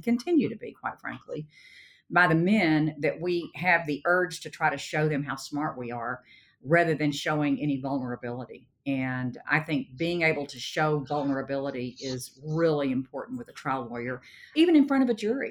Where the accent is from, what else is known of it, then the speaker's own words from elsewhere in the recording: Sherman, United States; So I stayed in my hometown of Sherman, and I took the only job available